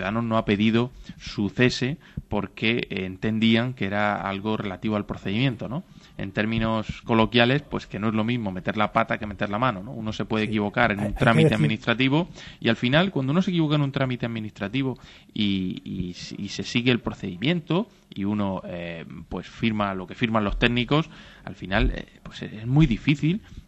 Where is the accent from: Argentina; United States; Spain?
Spain; Murcia, Region of Murcia; born there; yo soy nacido en Murcia y yo a Cataluña la siento como parte de mi tierra